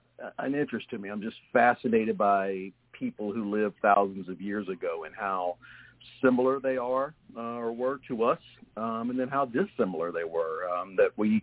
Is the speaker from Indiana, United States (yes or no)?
no; Baton Rouge, Louisiana, United States; now in Dallas, United States; But originally, where our family's off in Louisiana, I grew up in Baton Rouge.